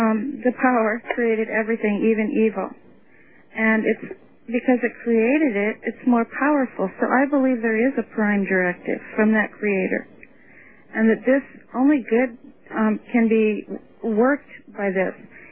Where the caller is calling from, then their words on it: Hawaii, United States; I'm calling from Oahu, Hawaii.